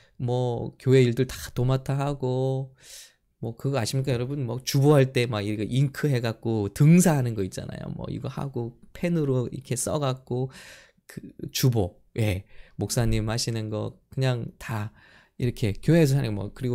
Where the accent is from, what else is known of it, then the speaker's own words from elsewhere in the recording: South Korea; moved away; 저는 깡촌에서 자랐고요. 정말 아무것도 그 기대와 소망이 없는 그런 지역에서 자랐는데, 제가 오늘 여러분 앞에 이렇게 있습니다.